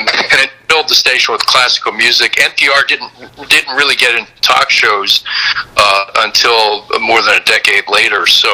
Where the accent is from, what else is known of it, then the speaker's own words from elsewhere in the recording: Pennsylvania, United States; I was from Pennsylvania originally, and Antioch was in Ohio. I went back home after I graduated in 77 and worked.